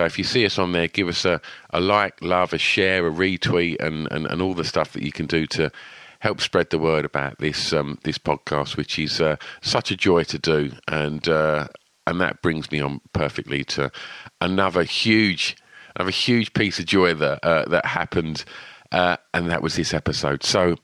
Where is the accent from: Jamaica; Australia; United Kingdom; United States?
United Kingdom; East of England